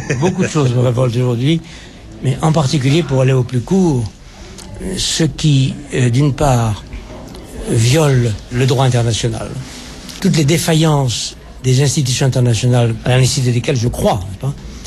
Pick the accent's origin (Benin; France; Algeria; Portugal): Algeria; Puis je ne suis pas seulement Européen, je suis Africain. Hein. Je suis Algérien d'origine.